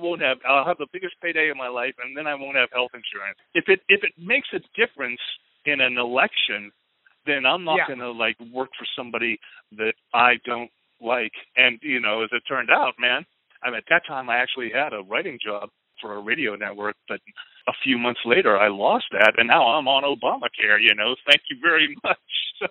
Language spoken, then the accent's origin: English; United States; he is the president of the United States, and I'm an American, so fuck it.